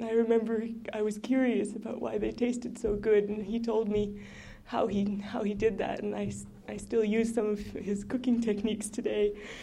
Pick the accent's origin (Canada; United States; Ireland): United States; Ambler, Alaska; also born or lived in Sisolik; I grew up in Ambler as well as in Sisolik.